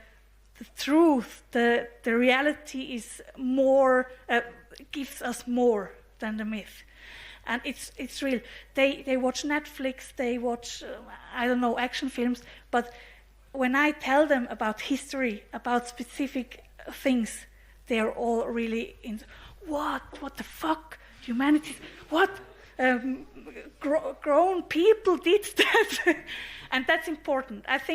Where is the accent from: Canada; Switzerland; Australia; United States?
Switzerland; German-speaking Switzerland; I'm from Swiss Germany. Swiss Germany.